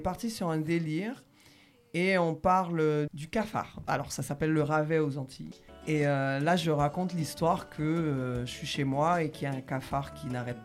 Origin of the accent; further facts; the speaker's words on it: Dominican Republic; Et moi, je viens de la République Dominicana.